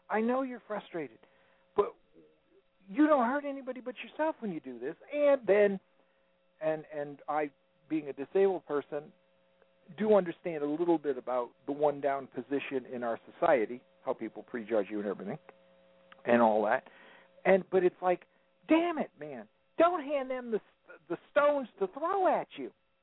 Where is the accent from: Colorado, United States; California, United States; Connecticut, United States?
Connecticut, United States; And I was from Connecticut.